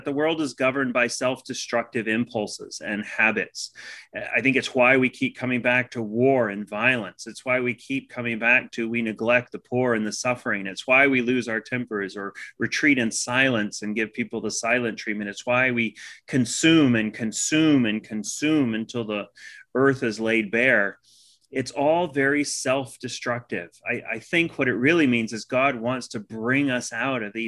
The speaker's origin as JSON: {"language": "English", "region": "Texas", "country": "United States", "tie": "born or raised there", "said": "I grew up in Texas, and every time we went to a high school football game"}